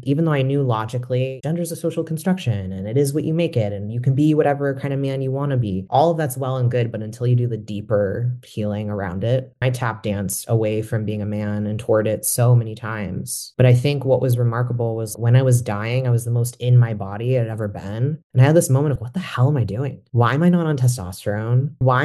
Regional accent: Detroit, Michigan, United States; I'm originally from the Detroit area. So when I went back to my hometown, I'm from a big Maltese immigrant family

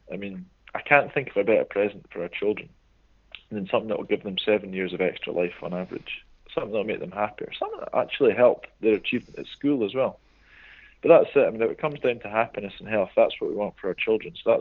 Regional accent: Kenya; now in United Kingdom; So I grew up in Kenya. And the part of Kenya I grew up in is a beautiful part of the world. And people are just outside all the time.

